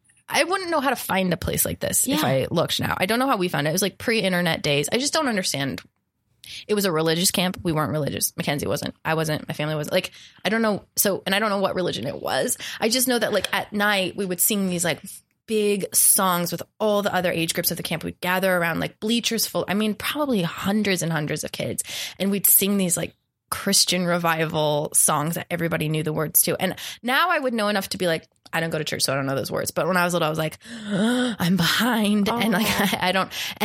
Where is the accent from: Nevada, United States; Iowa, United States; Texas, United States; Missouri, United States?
Nevada, United States; I'm from Nevada.